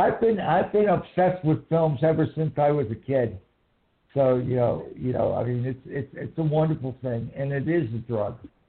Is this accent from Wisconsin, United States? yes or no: no; Pittsburgh, Pennsylvania, United States; And of course, I grew up in Pittsburgh, so, you know, George Romero is a god.